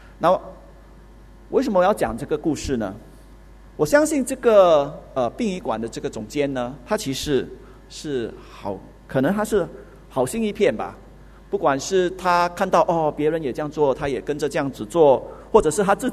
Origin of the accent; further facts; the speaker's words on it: Singapore; 用一句我们新加坡人的俗语啊